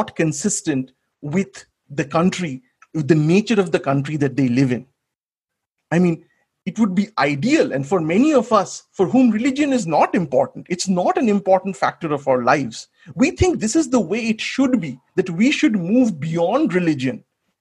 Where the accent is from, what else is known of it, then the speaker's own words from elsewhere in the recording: West Bengal, India; I grew up in Bengal, where it's not a very Lord Ram-based Hinduism that we are exposed to. For us, it's Ma Kali, it's Ma Durga. Those are the idols that we grew up with.